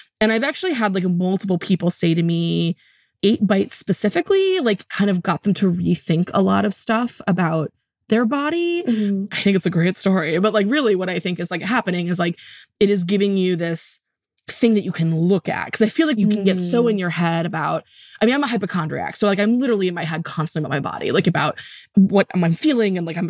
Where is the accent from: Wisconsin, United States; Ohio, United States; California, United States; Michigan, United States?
Wisconsin, United States; I'm from Wisconsin. Who the heck's the Jelly Man?